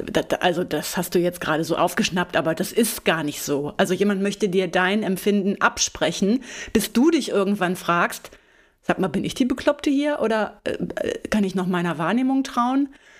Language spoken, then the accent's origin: German; West Germany, Germany; Das ist überhaupt nicht im Bewusstsein von mir als, ja, Westdeutsche